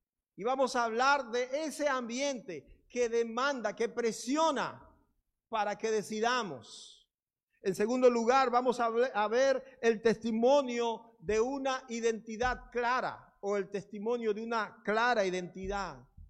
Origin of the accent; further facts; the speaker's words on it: Dominican Republic; En mi país, la República Dominicana, hay un dicho que usan generalmente los ancianos